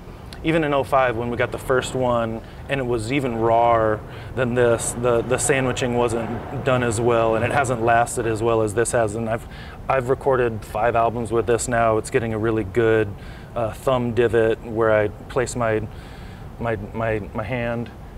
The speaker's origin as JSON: {"language": "English", "country": "United Kingdom", "said": "I'm Scottish, English."}